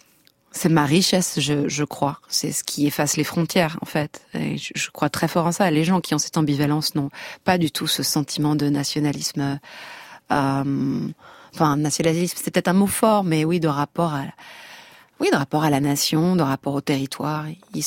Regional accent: France; Mais j'ai été élevée en France quand même, donc je suis plus francophone.

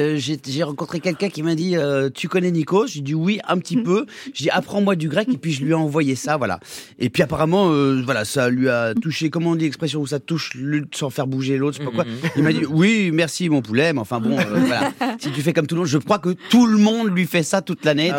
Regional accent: Réunion; accent: Réunionnais; Moi, avec mon humble accent réunionnais

